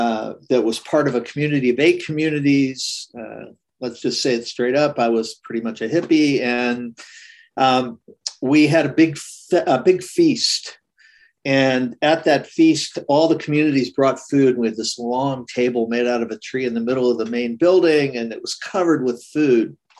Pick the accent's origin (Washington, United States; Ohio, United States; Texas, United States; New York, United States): Ohio, United States; Cincinnati; So when I was, I think 15 or 16 years old, growing up in Cincinnati, Ohio